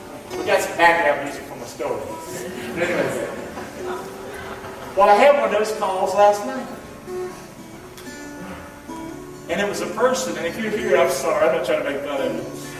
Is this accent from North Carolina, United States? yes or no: yes; North Carolina, United States; That dog came from my hometown in North Carolina.